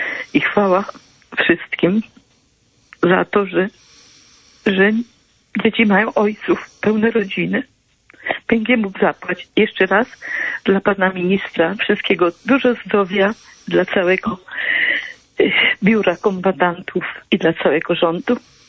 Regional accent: Sokołów Małopolski, Subcarpathian Voivodeship, Poland; now in Andrychów, Poland; mieszkam obecnie w Andrychowie, ale moje rodzinne strony to jest Sokołów na Podkarpaciu, Sokołów Małopolski. Jestem córką … który walczył i zginął pod Monte Cassino.

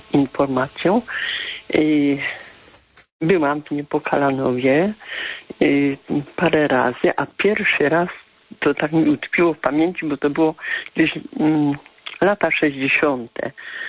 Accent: Klęczany, Subcarpathian Voivodeship, Poland; A z mojej miejscowości, którejśmy, co pochodzę, dokładnie z Klęczan

